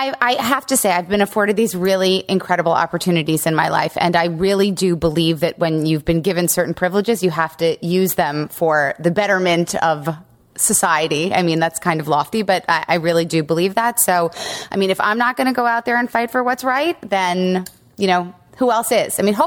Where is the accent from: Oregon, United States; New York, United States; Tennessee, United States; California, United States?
New York, United States; Long Island; it was the time I grew up in Long Island.